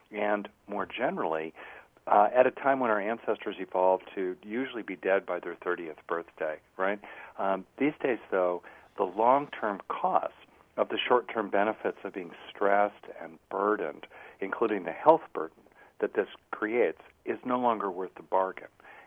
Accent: California, United States; You know, I'm from California, basically, mo better.

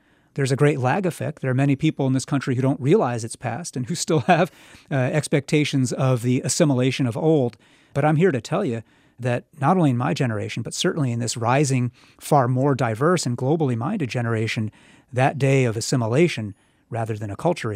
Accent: United States; I'm American. My particular form of being American, which is informed by my Chinese heritage, is, in a little way at least, changing the very meaning and the content of American.

